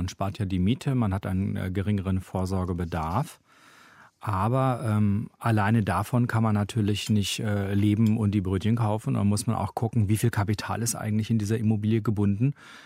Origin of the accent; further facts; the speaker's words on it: North Rhine-Westphalia, Germany; ich komme zum Beispiel aus Westfalen, am Rand des Sauerlands.